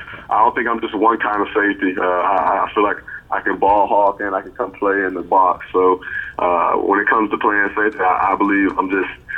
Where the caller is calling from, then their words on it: Fort Myers, Florida, United States; Fort Myers, Florida. I'm in my house.